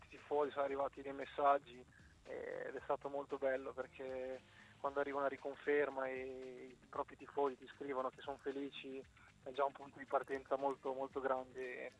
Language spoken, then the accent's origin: Italian; Bologna, Emilia-Romagna, Italy; born there; now in Imola, Italy; Sono nato a Bologna. Ma abito a Imola.